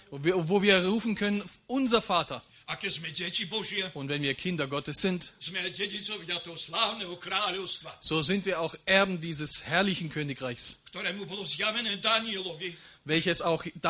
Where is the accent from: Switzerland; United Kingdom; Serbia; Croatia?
Serbia; Padina, Vojvodina; Und ich möchte nicht vergessen, was mir die Geschwister aus Padina, wo ich herkomme, gesagt haben.